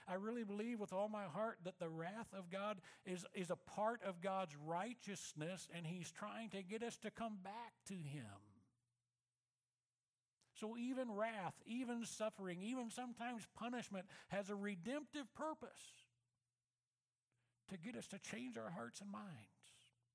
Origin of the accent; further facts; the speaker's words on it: Missouri, United States; I'm a redneck from Missouri, so that could be that I'm a little slow.